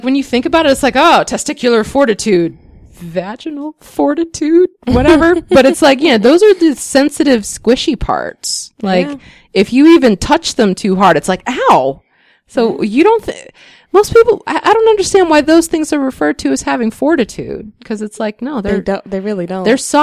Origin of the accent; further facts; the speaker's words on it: New Jersey, United States; And of course, I'm coming down from New Jersey. I don't know anyone because at that point I didn't know anyone in Maryland or anything.